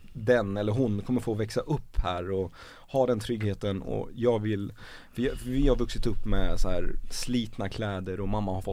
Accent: Iraq; now in Sweden; Och han är ju från Irak, jag är från Irak.

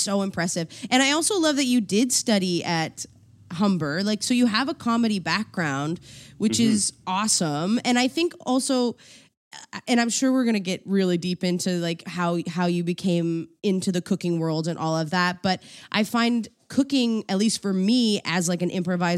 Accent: East Coast, United States; You can swear on this podcast. Who cares? I'm from the East Coast.

